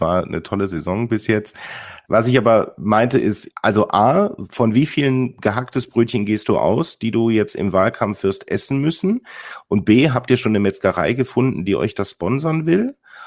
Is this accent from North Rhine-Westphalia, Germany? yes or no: yes; Cologne, North Rhine-Westphalia, Germany; für mich als Kölner ist das ganz schwer